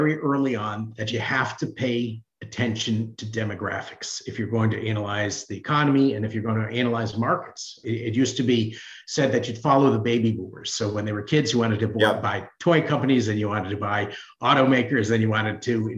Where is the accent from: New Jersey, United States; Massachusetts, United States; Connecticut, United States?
Connecticut, United States; Hartford; I was raised in Hartford, Connecticut, which you may know is a very poor city. I was raised within the city limits, but a nice street in a tough city.